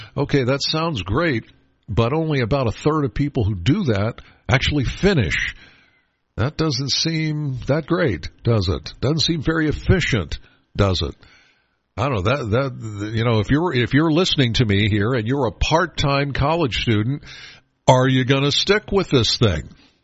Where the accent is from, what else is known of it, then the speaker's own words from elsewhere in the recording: Penns Valley, Pennsylvania, United States; I've mentioned a million times, I'm from Penns Valley.